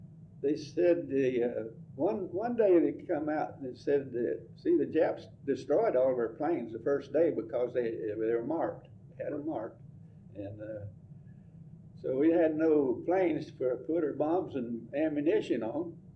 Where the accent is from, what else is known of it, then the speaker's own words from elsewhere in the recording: Cleveland, Georgia, United States; also born or lived in Jefferson, United States / Douglasville, United States; I was born in Cleveland, Georgia, on March the 12th, 1919.